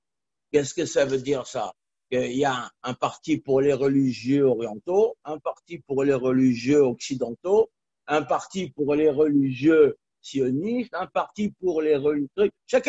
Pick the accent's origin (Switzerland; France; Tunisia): Tunisia; Alors nous, on est de Tunisie, les autres, ils sont d'Algérie.